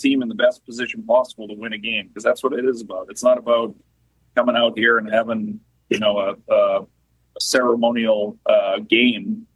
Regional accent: Milton, Massachusetts, United States; So I grew up in Milton, Massachusetts.

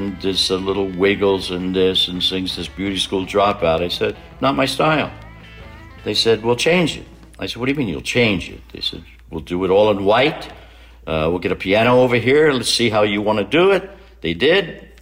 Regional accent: Philadelphia, Pennsylvania, United States; born or raised there

